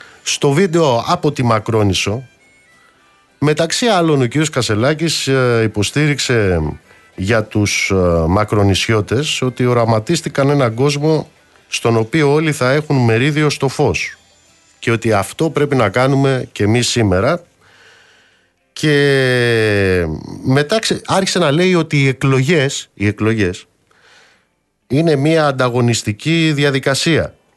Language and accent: Greek; Amaliada, Western Greece, Greece; στην πατρίδα μου κάτω στην Αμαλιάδα